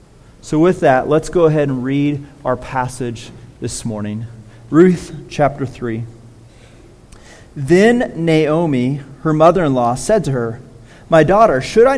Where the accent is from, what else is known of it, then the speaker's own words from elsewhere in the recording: California, United States; growing up in California, it's not cold, so you get to play outside.